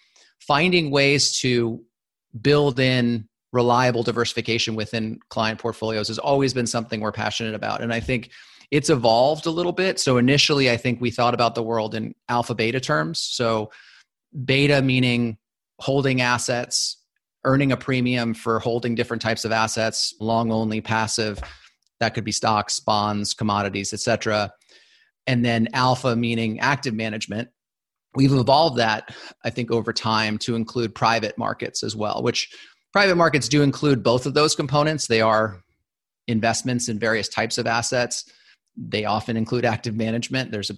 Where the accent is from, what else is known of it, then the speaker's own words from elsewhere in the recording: Los Angeles, California, United States; And I said, well, you know, I grew up in Los Angeles. I've been trying to make that case for years.